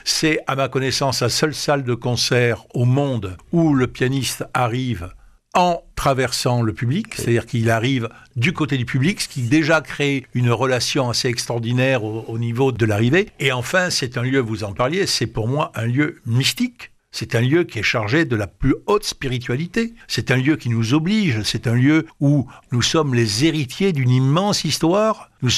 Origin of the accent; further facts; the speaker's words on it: Toulouse, Occitanie, France; ce qui me fait un plaisir immense en tant que Toulousain, bien sûr.